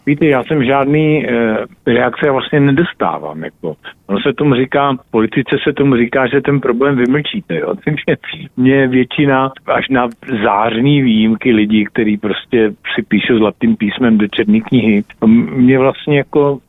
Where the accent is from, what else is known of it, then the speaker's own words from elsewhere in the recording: Moravský Písek, South Moravian Region, Czechia; also born or lived in Kyjov; Tam jsem se narodil, ale já jsem ještě z menší vsi, která je tam kousek, kterou nikdo nezná, jmenuje se Moravský Písek, tam není víno, není to vinařská oblast, ale je tam Slivovica